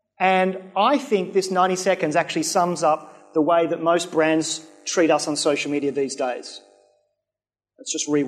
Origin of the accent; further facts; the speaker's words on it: Australia; to go away, you're a loud, obnoxious Australian.